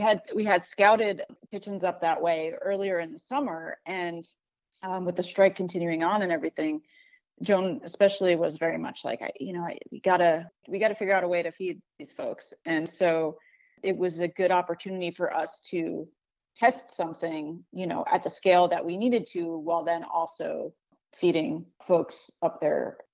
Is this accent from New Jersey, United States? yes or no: yes; New Jersey, United States; now in Baltimore, United States; a bagel, like I said, was ubiquitous growing up in New Jersey, but we really hadn't found that kind of taste of home in the same way.